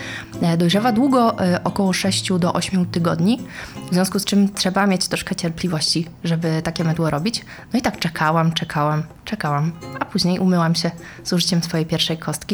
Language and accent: Polish; Kamień Pomorski, West Pomeranian Voivodeship, Poland; Jesteśmy z Kamienia Pomorskiego, stamtąd pochodzimy, tam się urodziłyśmy.